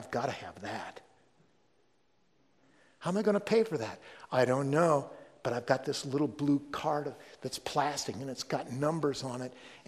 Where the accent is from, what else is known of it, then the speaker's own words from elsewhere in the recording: Rittman, Ohio, United States; growing up in Rittman in the 60s and 70s, you know, being around a lot of old order Mennonites and Amish